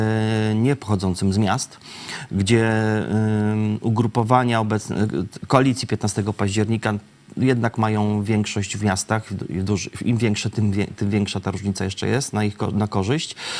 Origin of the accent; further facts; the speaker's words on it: Lublin, Lublin Voivodeship, Poland; born there; W Lublinie konkretnie.